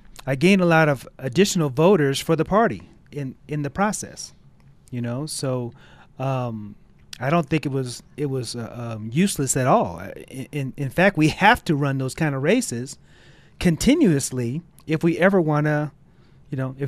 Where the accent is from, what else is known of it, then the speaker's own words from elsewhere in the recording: East Coast, United States; So I grew up on the East Coast, went into the Air Force, became conservative, ran for office in Denver and then in Jefferson County.